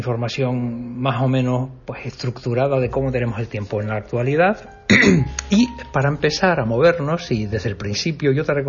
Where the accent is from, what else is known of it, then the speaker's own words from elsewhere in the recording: Tazacorte, Canary Islands, Spain; Aquí tengo Tazacorte, que en este caso es mi pueblo donde nací, y todavía me sigue interesando saber cómo tenemos el tiempo por allí.